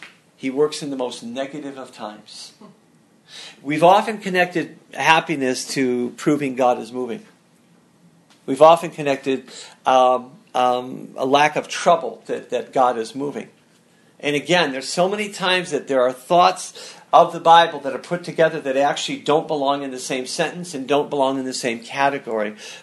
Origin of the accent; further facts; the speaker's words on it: Illinois, United States; We're from Illinois, so any hill above 100 feet looks like a mountain to us.